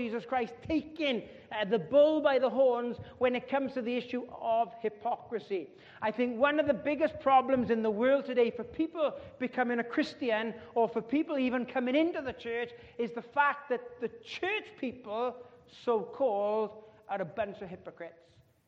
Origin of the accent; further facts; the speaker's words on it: United Kingdom; I mean, we're British, we queue for everything.